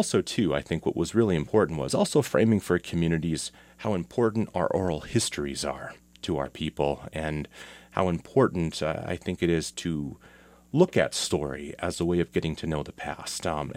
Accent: Ontario, Canada; I am from the Wasoxing community in Georgian Bay of Lake Huron, towards the eastern side of the Great Lakes.

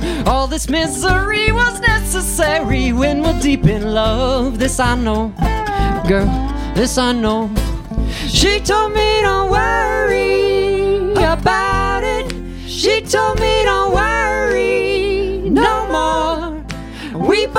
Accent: Grand Marais, Minnesota, United States; also born or lived in Illinois; I think I've lived in the township Grand Marais since I was four. Lived in Lutzen when I was 3 years so.

